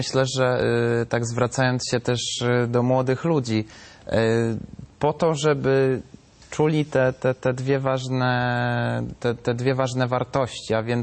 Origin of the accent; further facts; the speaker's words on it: Suwałki, Podlaskie Voivodeship, Poland; Ja zresztą pochodzę z Suwałk, mieszkam na co dzień w Suwałkach i też w Warszawie